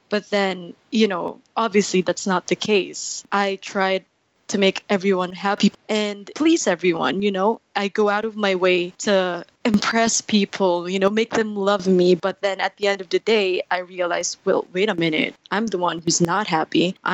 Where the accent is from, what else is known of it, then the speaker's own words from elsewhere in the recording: Philippines; I am 22 years old. I'm from the Philippines.